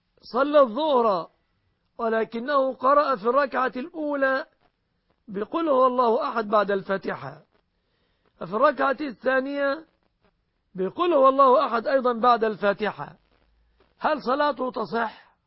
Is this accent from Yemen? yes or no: no; Egypt; بلادنا مصر